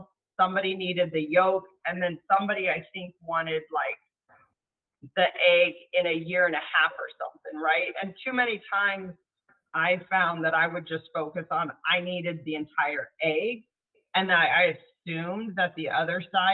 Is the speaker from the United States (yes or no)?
yes; Oregon, United States; accent: Midwestern; also born or lived in Minnesota; No, I was born in a small farming community in Minnesota, hence the Midwestern accent. But I grew up in Southern Oregon, so I'm a Pacific Northwest girl.